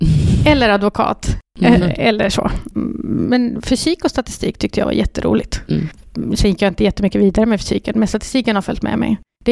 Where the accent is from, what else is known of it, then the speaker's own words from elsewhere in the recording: Malmö, Skåne, Sweden; accent: Malmö dialect; jag är uppvuxen i Rosengård i Malmö.